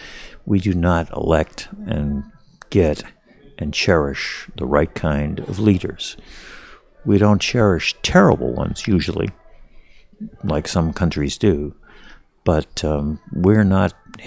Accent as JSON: {"language": "English", "region": "Arizona", "country": "United States", "tie": "born or raised there", "said": "in Washington or in my home state of Arizona"}